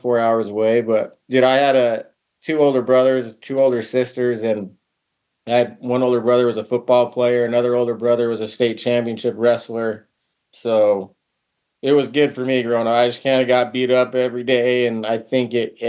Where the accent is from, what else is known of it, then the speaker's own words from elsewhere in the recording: Utah, United States; I was born and raised in Utah, dude.